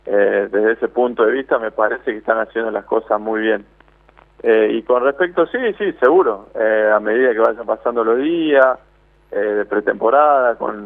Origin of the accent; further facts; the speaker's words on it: Jujuy, Argentina; moved away; la verdad que más maduro que de lo que salí de Jujuy, seguro. Ya con 30 años y en los lugares que estuve